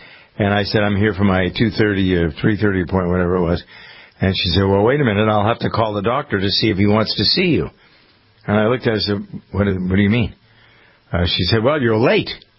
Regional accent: Framingham, Massachusetts, United States; He has two offices, one here in my hometown of Framingham, and the other one is in Boston at Tufts Medical Center.

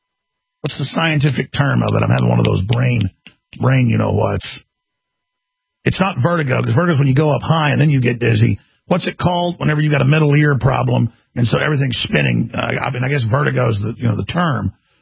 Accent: Austin, Texas, United States; Everyone I know in Austin, everyone can barely breathe now. I grew up in Texas. I was born here.

